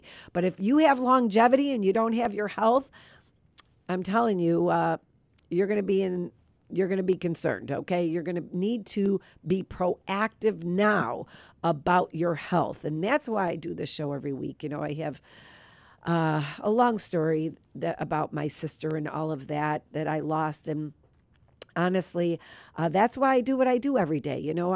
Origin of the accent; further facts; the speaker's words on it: North Tonawanda, New York, United States; And they are in the North Tonawanda, North Amherst area, which is my old stomping grounds. I grew up in North Tonawanda